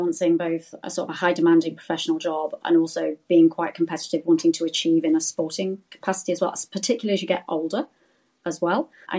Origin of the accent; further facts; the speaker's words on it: United Kingdom; Well, I think being British, I think the weather makes you very resilient.